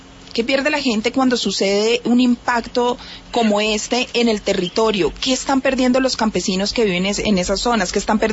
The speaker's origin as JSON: {"language": "Spanish", "country": "Colombia", "said": "quienes perdemos somos los colombianos"}